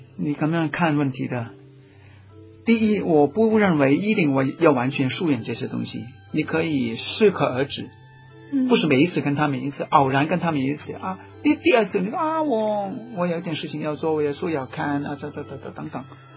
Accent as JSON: {"language": "Chinese", "country": "Hong Kong", "said": "就像我们香港人有时候，哎呀啊，假期怎么样？"}